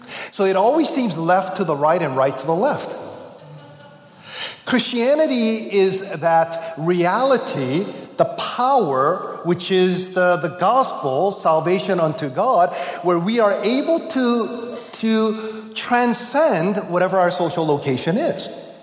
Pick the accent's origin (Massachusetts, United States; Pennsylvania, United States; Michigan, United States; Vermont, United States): Massachusetts, United States; Boston; I'm from Boston, and I guess the dynamics of our church context will be very similar to what you have here.